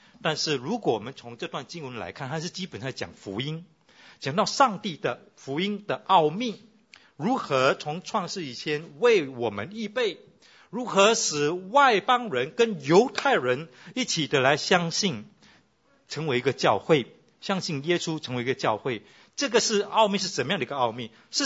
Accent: Singapore; 我是新加坡人，我也承认。

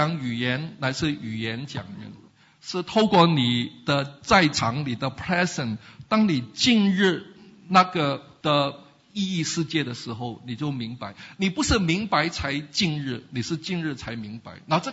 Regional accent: Hong Kong; 因为我在香港长大，我只知道住房叫 unit

